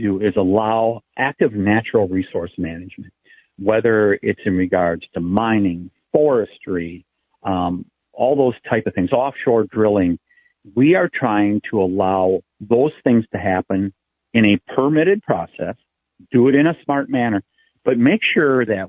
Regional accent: Wisconsin, United States; especially because we come from the dairy state, Wisconsin.

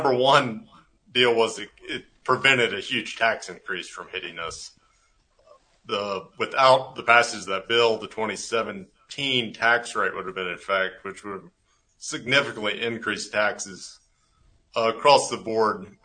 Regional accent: Comanche, Texas, United States; Sure, I grew up in Comanche, Texas, part of a ranching family there, Dudley Brothers Ranch.

